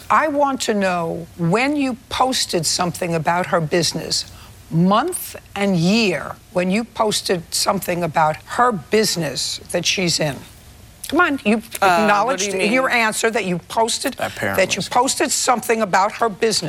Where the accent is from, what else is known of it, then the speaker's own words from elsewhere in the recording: Brooklyn, New York, United States; I grew up in Brooklyn, and if you met a young man in Queens, they would say, well, it's really geographically unsuitable.